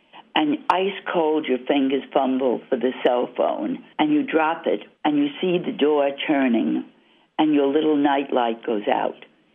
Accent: New York, United States; I'm from the Bronx in New York, and it was country. There was actually a farm around the corner

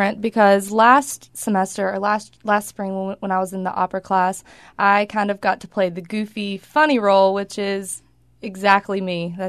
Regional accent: Shelby, North Carolina, United States; I am from Shelby.

